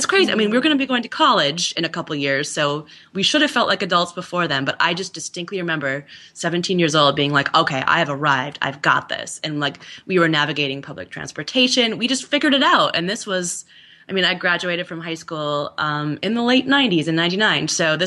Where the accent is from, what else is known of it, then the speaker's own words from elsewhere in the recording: Minnesota, United States; because I'm from Minnesota originally.